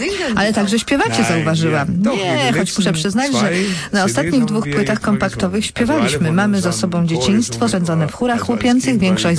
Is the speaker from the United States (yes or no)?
yes; United States; Pochodzę z Ameryki. Jako Amerykanin wzrastałem z jazzem.